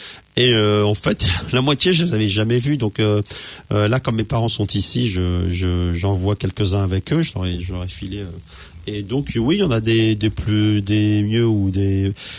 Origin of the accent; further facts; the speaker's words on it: France; now in New Zealand; ça fait longtemps que je suis parti de France